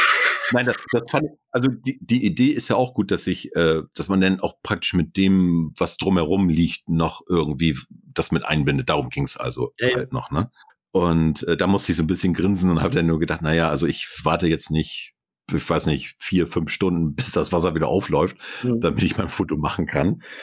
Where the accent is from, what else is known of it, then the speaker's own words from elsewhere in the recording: Northern Germany, Germany; weil ich habe echt als Norddeutscher unterm Tisch gelegen